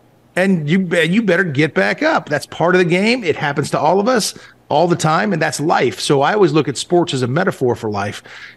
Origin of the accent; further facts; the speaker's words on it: Malibu, California, United States; And that's kind of how it went growing up in Malibu.